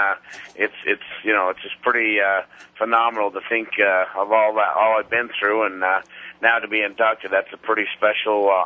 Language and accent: English; Afton, Wyoming, United States; now in Logan, United States; I'm actually from Afton, Wyoming. I'm living in Logan, Utah